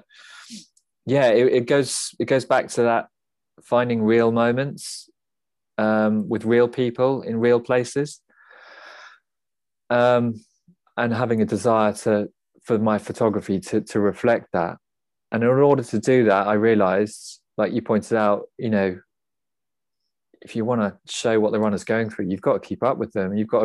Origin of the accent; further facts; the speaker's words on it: England, United Kingdom; I come from England and not the mountainous part of England.